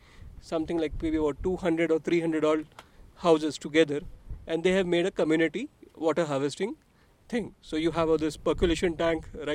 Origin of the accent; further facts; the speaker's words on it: Pune, Maharashtra, India; I come from Pune, Maharashtra